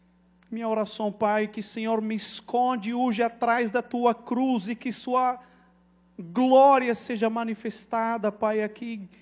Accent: Morocco; Portuguese is a second language; moved away as an adult; now in Brazil; Eu nasci em Marrocos, fui criado em Marrocos, sou marroquino de origem, e entrei no Brasil em 2013, 4 de agosto de 2013. Tenho 5 anos no Brasil

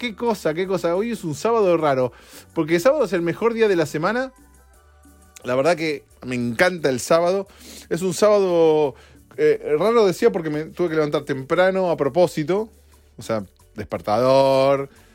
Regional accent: Argentina; now in United States; Pongo Argentina porque la vivo de cerca, porque tengo familia y es mi país de origen.

